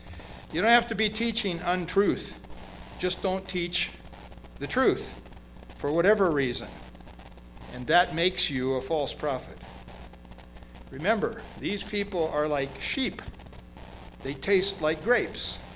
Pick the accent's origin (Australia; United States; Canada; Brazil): Brazil; I grew up in Brazil